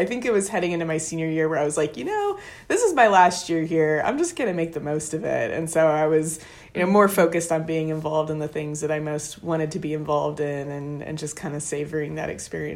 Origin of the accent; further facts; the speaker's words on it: Richmond, Indiana, United States; Yeah, so I honestly loved growing up in Richmond. I grew up in this really sweet little spot next to what was Parkview Elementary at the time.